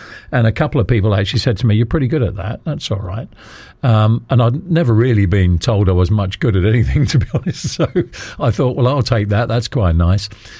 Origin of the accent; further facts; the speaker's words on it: East of England, United Kingdom; I grew up in Bedfordshire.